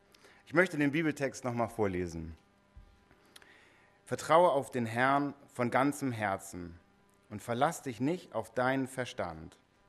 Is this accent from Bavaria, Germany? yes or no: yes; Nuremberg, Bavaria, Germany; now in Gummersbach, Germany; Ich bin Oberberger eigentlich, ich bin in Nürnberg mal groß geworden, aber 15 Jahre weg vom Oberberg und dann wieder reinkommen